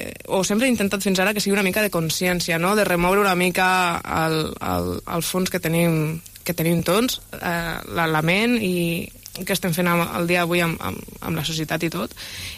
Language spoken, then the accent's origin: Catalan; Lleida, Catalonia, Spain; Jo, com a bona lleidatana, sóc una apassionada dels cargols.